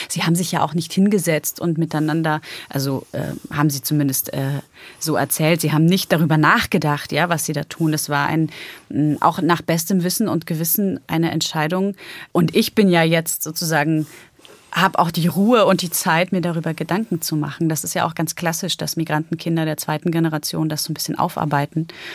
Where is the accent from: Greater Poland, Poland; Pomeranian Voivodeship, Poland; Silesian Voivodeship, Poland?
Pomeranian Voivodeship, Poland; Wejherowo; born there; dieser Geburtsort, der immer noch Neustadt in Westpreußen lautet, statt Welcherowo, obwohl ich ja 83 geboren bin und meine Heimatstadt schon lange nicht mehr Neustadt in Westpreußen hieß.